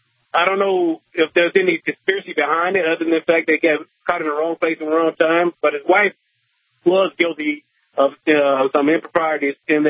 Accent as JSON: {"language": "English", "region": "Virginia", "country": "United States", "said": "I'm from Virginia originally. I'm just up here for a state closeout because family members passed away."}